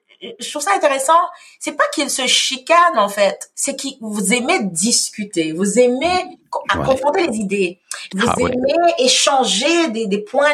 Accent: Quebec, Canada; also born or lived in Haiti; moi, comme je te dis, je suis haïtienne et québécoise.

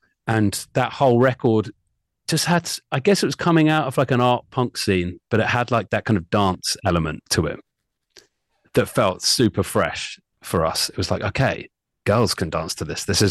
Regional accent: St Albans, East of England, United Kingdom; Whereas, you know, we're from St. Albans. Like finding people that were just into the same stuff as us was hard enough.

